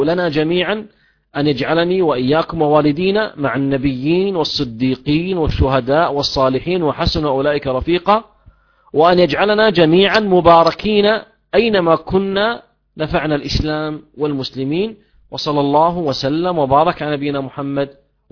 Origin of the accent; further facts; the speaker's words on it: Kuwait; أصبح الآن وسيلة من وسائل الدعوة إلى الله عز وجل عندنا في الكويت